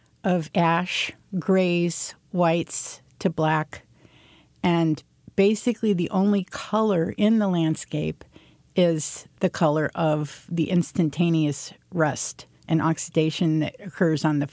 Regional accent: Chico, California, United States; born there; a place I'd never visited, even though I was born in Chico.

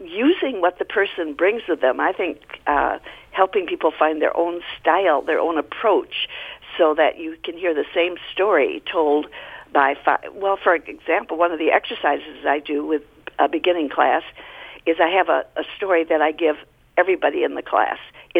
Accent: Marin County, California, United States; this sounds kooky, but remember I'm from Marin County, but I have tested this.

